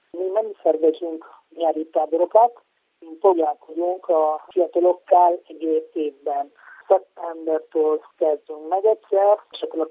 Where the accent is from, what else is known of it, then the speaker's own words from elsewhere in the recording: Italy; Hungarian is a second language; now in Mosonmagyaróvár, Hungary; Mikor Olaszországban éltem, cserkész voltam gyerekkorom óta, és amióta már 12 éve élek Magyarországon, mindig volt bennem, hogy szeretném Magyarországon is folytatni, és most már mióta Mosonmagyaróváron élek a családommal